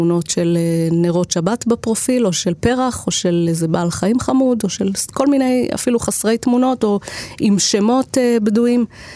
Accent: Safed, Northern District, Israel; ובניגוד, למשל, למקום שאני גדלתי בו, שנות ה-80-90, לעידן הזה, שעדיין לא היה אינטרנט בבתים

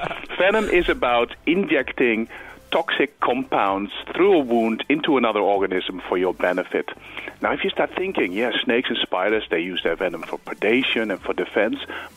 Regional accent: Netherlands; English is a second language; You can hear my accent. I am a Dutch person, and I come from a country where the number one fear is not dentists or bloods or physical injuries.

